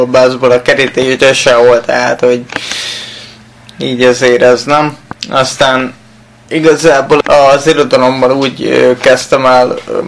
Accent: Nyíregyháza, Szabolcs-Szatmár-Bereg, Hungary; also born or lived in Nagykálló; Igazából Nyíregyházen nőttem föl a nyírszülőbe, egy lakásotthonba, félig meddig utána Nagykállóba a nevelőszülőnél.

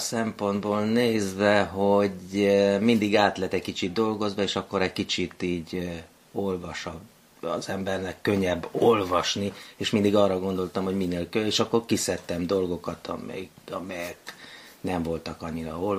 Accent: Baia Mare, Maramureș, Romania; also born or lived in Israel / Germany; now in Hungary; De igen, ott születtem, és 7 éves koromig voltam a szüleimmel ott, és azután elkerültünk Nagybányára, és azután Izraelbe.

